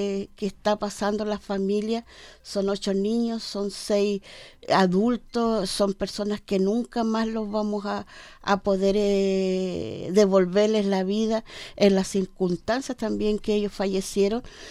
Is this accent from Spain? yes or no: no; Coronel, Biobío, Chile; del lugar donde yo nací y me crié en esa población.